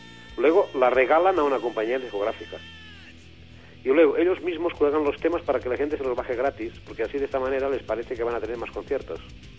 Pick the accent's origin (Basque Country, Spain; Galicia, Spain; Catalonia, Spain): Catalonia, Spain; Es así, somos catalanes, ¿qué queréis que os diga?